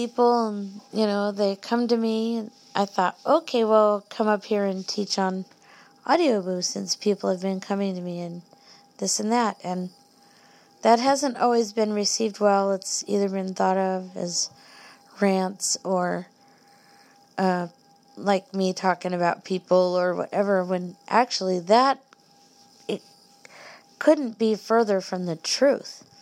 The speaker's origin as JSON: {"language": "English", "country": "United States", "said": "You know, I'm an American."}